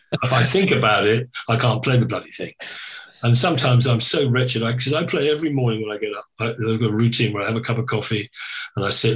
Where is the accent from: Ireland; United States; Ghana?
Ireland; That sounds really Irish, doesn't it? I am Irish, so loud.